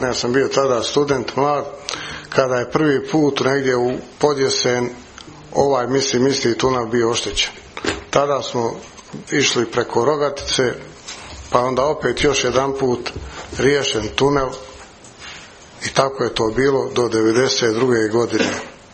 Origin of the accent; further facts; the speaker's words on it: Foča, Republika Srpska, Bosnia & Herzegovina; born there; svi mi koji smo rođeni u Foči, da ovo geografski najveća opština